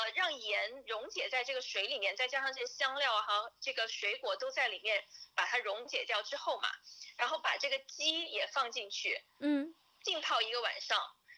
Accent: Hunan, China; 因为我是湖南人，然后湖南人那种辣就真的是辣到你头皮发麻。

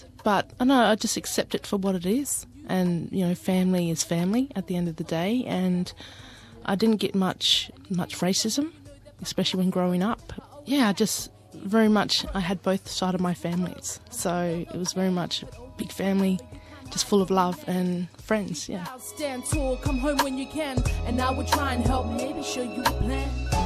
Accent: Ceduna, South Australia, Australia; I'm originally from Sejuna, South Australia, and my dad is Aboriginal Greek and my mum's Aboriginal. And yeah, my family's, well, my Greek family are from Rhodes Island.

